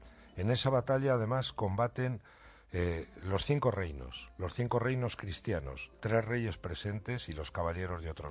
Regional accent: Castilla-La Mancha, Spain; Este rey es muy famoso en mi tierra, en la Alcarria

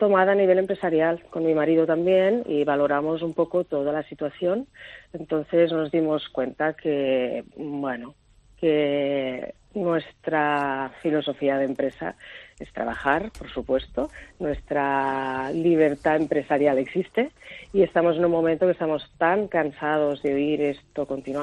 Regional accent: Catalonia, Spain; como catalana y viviendo en Cataluña

